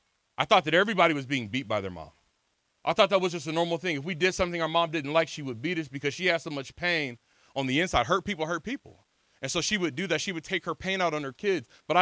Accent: California, United States; But you see, I grew up in California.

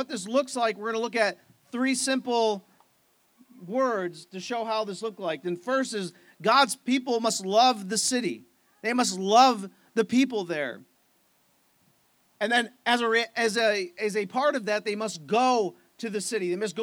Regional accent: Niagara Falls, New York, United States; I'm from Niagara Falls, so if I just say Niagara Falls, please put that from where you're from.

